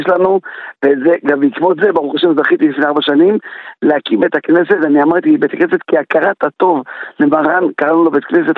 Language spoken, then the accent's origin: Hebrew; Ma'alot-Tarshiha, Northern District, Israel; עיר כמו מעלות, שזה עיר פריפריה, שהמסורת תמיד הרגשת אותה מכל כיוון, אי אפשר להגיד שגדלנו במקום שהוא מנותק מתורה לגמרי